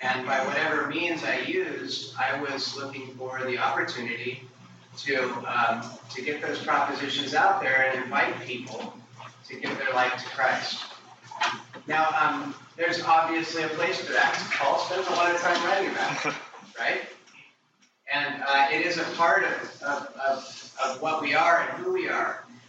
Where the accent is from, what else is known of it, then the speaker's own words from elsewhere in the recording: Fairbanks, Alaska, United States; So, I grew up in Fairbanks, Alaska.